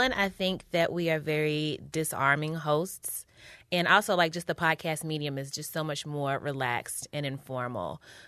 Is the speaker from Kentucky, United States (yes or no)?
yes; Louisville, Kentucky, United States; I identify as like sort of Midwest-ish because I'm from Louisville, which is in northern Kentucky, which is like 2 hours from Cincinnati.